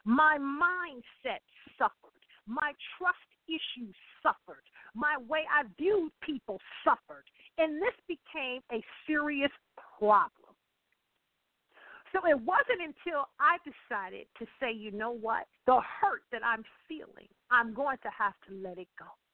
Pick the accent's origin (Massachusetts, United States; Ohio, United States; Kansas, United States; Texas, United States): Ohio, United States; Akron; because we lived up north, being born and raised in Akron, Ohio